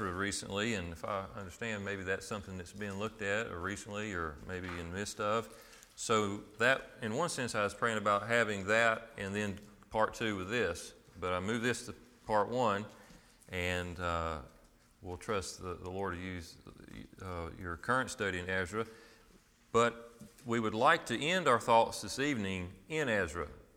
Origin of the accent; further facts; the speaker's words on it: Ramseur, North Carolina, United States; And we are from Ramseur, about 50 minutes from here near Asheboro, and a little small assembly in Ramseur, North Carolina.